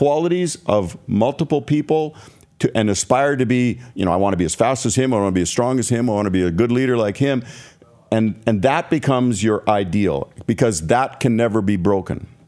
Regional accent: Canada; As a Canadian.

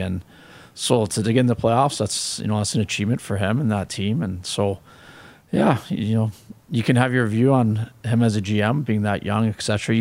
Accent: Canada; But I guess being Canadian, I'd

